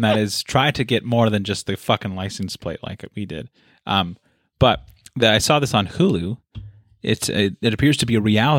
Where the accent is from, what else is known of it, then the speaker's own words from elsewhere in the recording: Minnesota, United States; also born or lived in Ohio; Because this one, it goes back to when I was born in Ohio. Spent a couple of years there until we eventually moved to Minnesota.